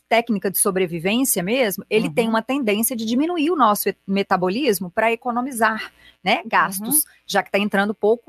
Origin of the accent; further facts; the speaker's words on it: Belo Horizonte, Minas Gerais, Brazil; Sou de Belo Horizonte mesmo.